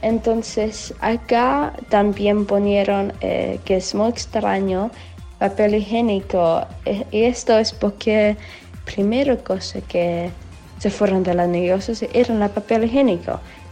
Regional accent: Horsham, South East England, United Kingdom; Spanish is a second language; de Horsham en Inglaterra.

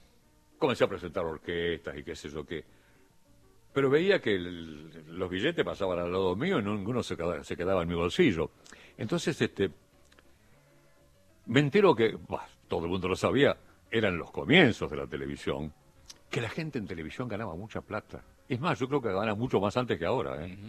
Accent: Colonia Belgrano, Santa Fe, Argentina; En mi pueblo, en Colonia Belgrano

